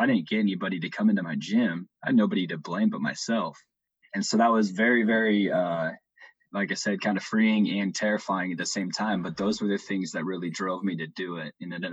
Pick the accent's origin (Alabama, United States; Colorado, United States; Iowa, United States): Iowa, United States; Harlan; now in Lincoln, United States; I'm not from Lincoln. I'm from Harlan, Iowa.